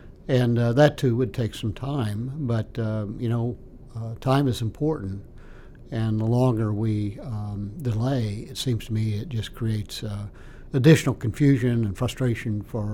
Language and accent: English; Pinckneyville, Illinois, United States; I was headed to St. Louis in Pinckneyville, my hometown, and the McDonald's.